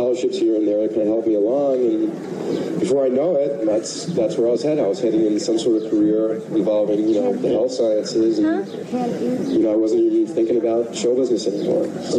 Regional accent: Brooklyn, New York, United States; Brooklyn, New York.

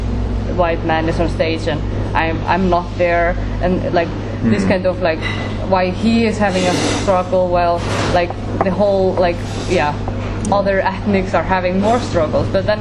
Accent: Iceland; English is a second language; I come from Iceland where only white people live

